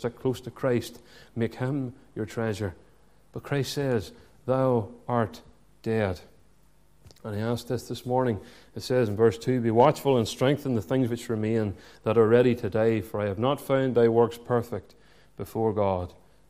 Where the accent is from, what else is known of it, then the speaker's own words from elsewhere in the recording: Ballymena, Northern Ireland, United Kingdom; I grew up in Ballymena, just outside Ballymena